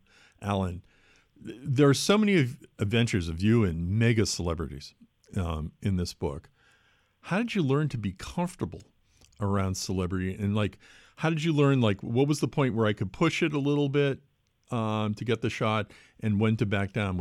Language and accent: English; Watertown, Massachusetts, United States; I grew up in Watertown, so I used to hang around there all the time.